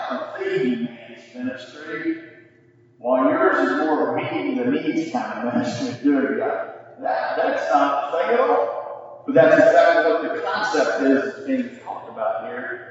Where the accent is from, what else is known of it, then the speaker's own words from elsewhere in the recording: Missouri, United States; I'm from Missouri. I grew up in Missouri. I'm a show me person.